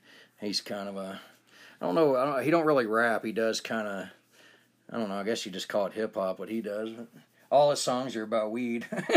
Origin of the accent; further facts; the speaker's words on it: Atlanta, Georgia, United States; And I, like I said, I'm from Atlanta, so I'm familiar with how, you know, there it's different.